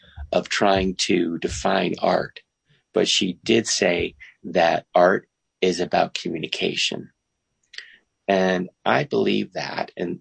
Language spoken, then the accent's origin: English; Alter Ridge, New York, United States; I usually, when I meet people, I say I'm from Alter Ridge, upstate New York. And then they say, where's that? And I say, well, it's just right outside of Malta.